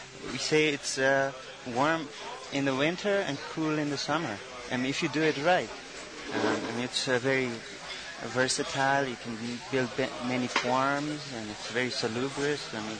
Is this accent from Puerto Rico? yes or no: no; Nepal; Like, I come from Nepal. It's very wet. It's a subtropical climate.